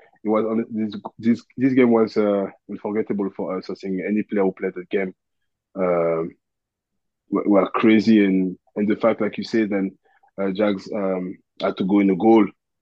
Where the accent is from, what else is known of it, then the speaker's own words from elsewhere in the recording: Côte d’Ivoire; I'm from Ivory Coast, so I tried to speak to him.